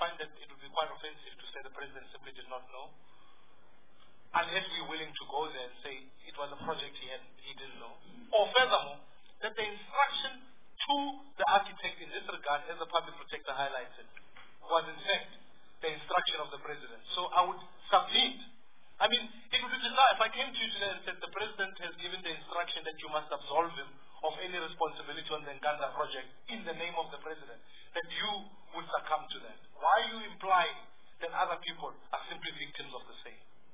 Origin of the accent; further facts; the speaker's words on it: South Africa; how am I, as a South African, being willing to say more work must be done